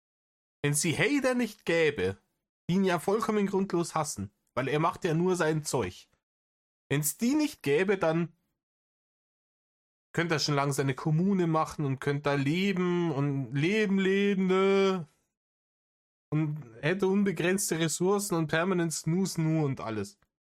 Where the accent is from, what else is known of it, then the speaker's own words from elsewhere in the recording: West Germany, Germany; ich bin im Westen aufgewachsen, da war das tabu, ne?